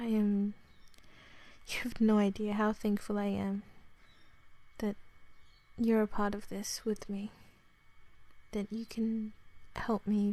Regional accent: Australia; accent: Australian; Rambling in my own accent sounds even weirder, honestly. I'm guessing you don't mind Australian accents, though.

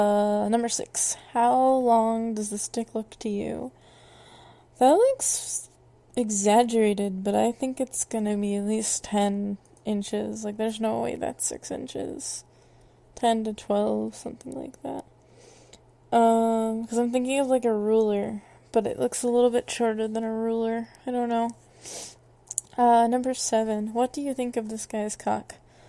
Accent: Northeast, United States; my grandmother is from Alabama, and normally I am from the Northeast, so it's a tad weird, all switching it out like so

